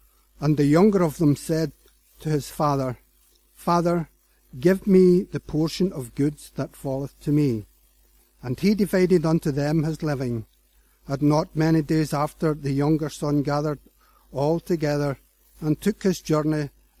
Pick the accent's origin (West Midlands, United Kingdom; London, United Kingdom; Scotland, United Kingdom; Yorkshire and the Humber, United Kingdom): Scotland, United Kingdom; Hamilton; born there; I was born in Scotland, in a place called Hamilton, and a little place called Whitehill.